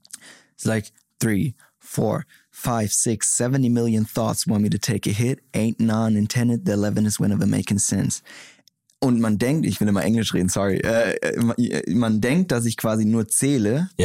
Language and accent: German; Bavaria, Germany; Ich komme aus dem Dorf in Bayern, da war immer Bierpflicht.